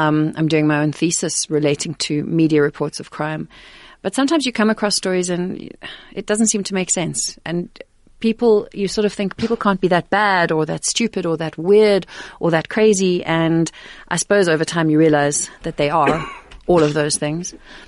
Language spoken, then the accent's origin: English; Johannesburg, Gauteng, South Africa; the kinds of stories I grew up reading growing up in Johannesburg, stories in magazines, but also the types of how we were taught history. Growing up as a white South African during apartheid